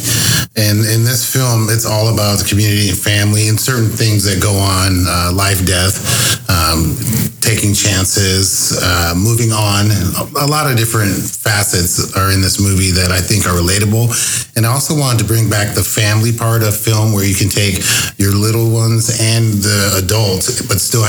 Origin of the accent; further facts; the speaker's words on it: Tacoma, Washington, United States; I was born and raised in Tacoma, and this is my fourth film, and they've all been shot in Tacoma.